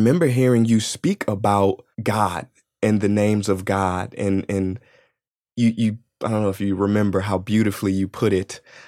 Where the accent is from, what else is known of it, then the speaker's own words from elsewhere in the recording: St. Louis, Missouri, United States; I'm from St. Louis.